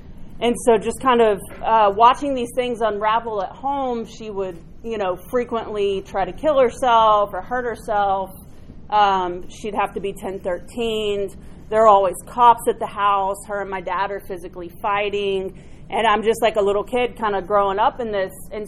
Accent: Marietta, Georgia, United States; Born in Marietta, so I'm from Georgia. And I grew up with this, anxiety and fear and just discomfort of being who I was.

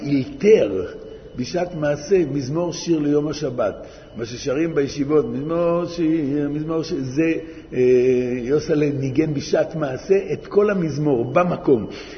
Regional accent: Tel Aviv, Tel Aviv District, Israel; אני בתור ילד זוכר, באתי מתל אביב

